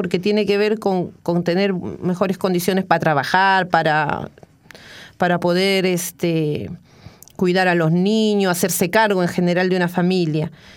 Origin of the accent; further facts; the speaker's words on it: Ayacucho, Peru; moved away; es una canción de ayacuchana, que es de la ciudad donde yo nací. Y la elegí porque me recuerda a mi niñez, a mi infancia, a mi ciudad, a la ciudad que yo dejé